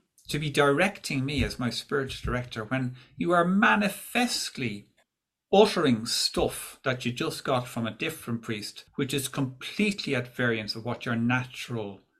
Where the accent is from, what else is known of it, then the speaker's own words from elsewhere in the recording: Ireland; my childhood and the influences of Catholicism and growing up in Ireland at that time